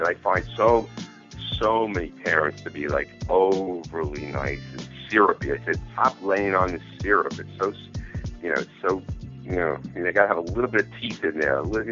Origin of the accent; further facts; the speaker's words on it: New York City, New York, United States; but I grew up in New York City in a relatively, you know, nice area, you know, Staten Island and stuff.